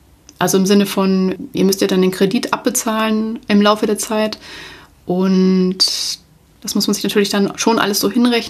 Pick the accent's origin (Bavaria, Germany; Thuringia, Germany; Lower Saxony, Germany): Bavaria, Germany; Munich; ich komme aus München, München ist meine Heimatstadt.